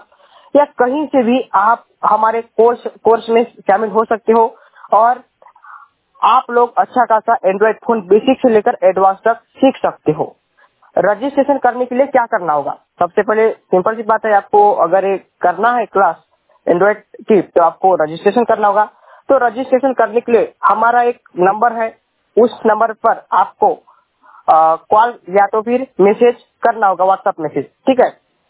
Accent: Nagpur, Maharashtra, India; और मैं नागपुर महाराष्ट्र से हूँ।

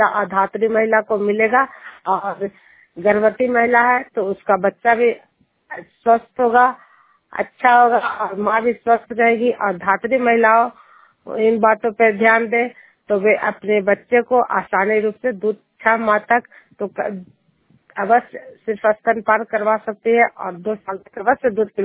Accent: Bihar, India; मैं नालंदा जिला हिंसा प्रखंड जिलियार गांव के निवासी हूँ

